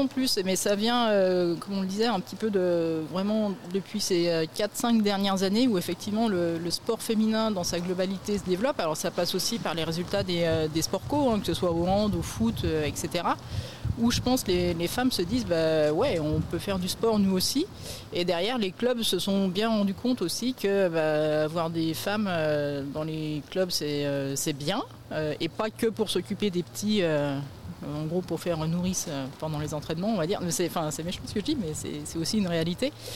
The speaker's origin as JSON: {"language": "French", "country": "France", "said": "le vélo est déjà plus développé que chez nous en France."}